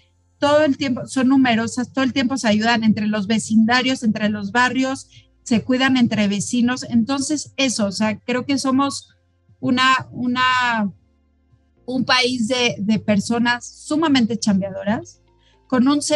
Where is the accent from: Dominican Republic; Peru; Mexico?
Mexico; el sistema somos los mexicanos